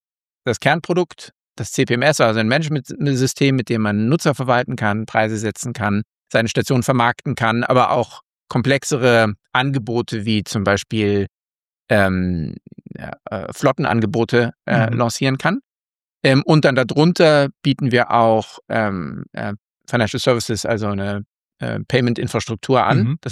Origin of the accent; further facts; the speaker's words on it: Berlin, Germany; now in Copenhagen, Denmark; Ich bin in Kopenhagen, bin ursprünglich Berliner